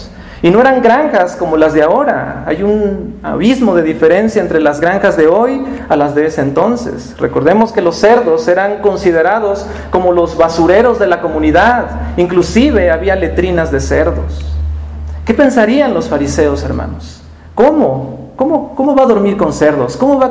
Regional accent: Tehuacán, Puebla, Mexico; Tehuacán, de donde yo vengo, es muy conocido por eso.

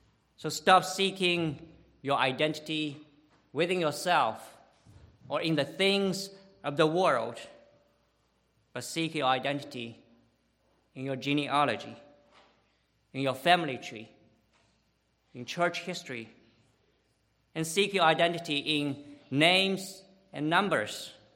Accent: China; English is a second language; Over 2 years ago, I went back to my home country, and I served as a translator for an intensive course taught at an underground seminary.

